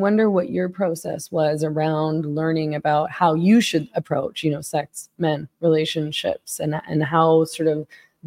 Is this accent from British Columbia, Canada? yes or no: yes; Vancouver, British Columbia, Canada; I'm from Vancouver, and Vancouver, it like BC, the province that Vancouver is in, is such a beautiful province.